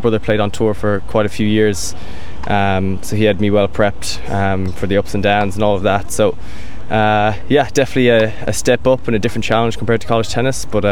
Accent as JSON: {"language": "English", "town": "Limerick", "region": "Munster", "country": "Ireland", "said": "I'm from Limerick"}